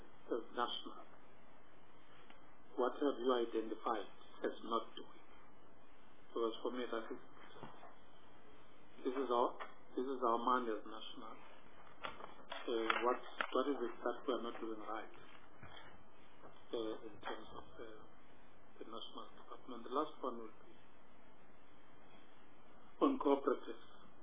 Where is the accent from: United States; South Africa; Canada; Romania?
South Africa; I'm speaking as a South African, not necessarily as a department or as a as a committee member